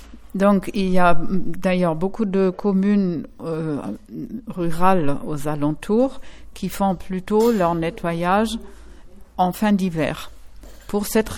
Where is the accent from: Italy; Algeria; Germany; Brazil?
Germany; now in France; Bon, je suis allemande d'origine.